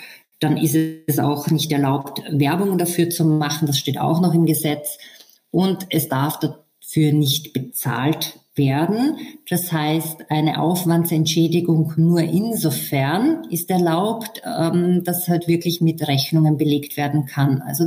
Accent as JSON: {"language": "German", "region": "Eastern Austria", "country": "Austria", "said": "Also sehr gängig bei uns im Osten Österreichs ist zum Beispiel"}